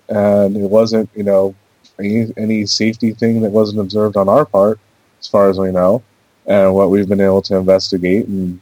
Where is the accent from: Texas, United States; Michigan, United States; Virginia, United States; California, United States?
California, United States; I grew up in Southern California, so I'm used to dealing with certain scoundrel elements.